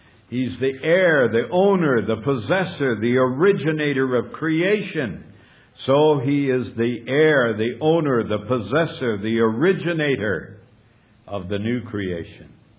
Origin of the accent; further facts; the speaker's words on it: Minnesota, United States; When I was growing up in Minnesota, we didn't have chicken come to us all wrapped nicely in plastic packages and so on.